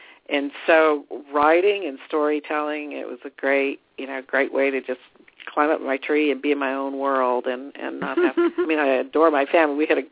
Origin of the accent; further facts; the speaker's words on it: New England, United States; born there; and I was born in New England.